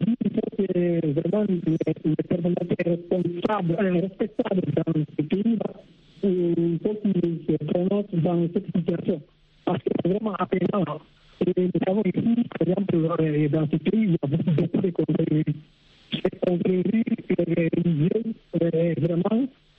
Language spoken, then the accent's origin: French; Niger; now in Ivory Coast; Je suis nigérien.